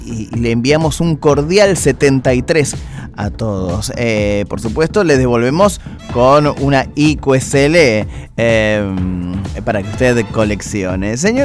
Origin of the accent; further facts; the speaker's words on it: Argentina; contándole un poco, apenas un poquito de cómo somos los argentinos